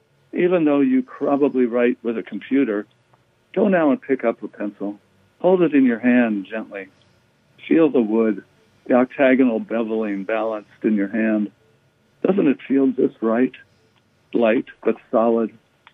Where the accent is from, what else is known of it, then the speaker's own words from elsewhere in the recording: Ohio, United States; I grew up in Ohio in the 50s when the only thing precious was security.